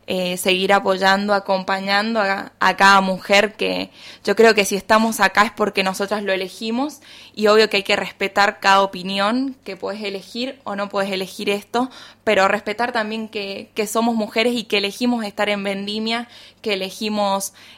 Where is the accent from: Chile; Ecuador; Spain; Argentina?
Argentina; Mendoza; esta tradición que nos identifica como mendocinos